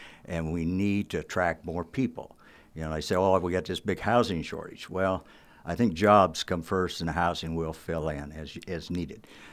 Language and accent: English; Cumberland, Iowa, United States; I was born and raised around Cumberland, south of Cumberland, and graduated from C&M High School.